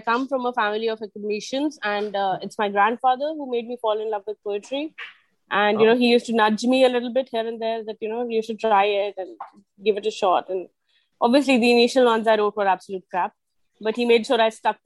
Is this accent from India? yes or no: yes; India; from India.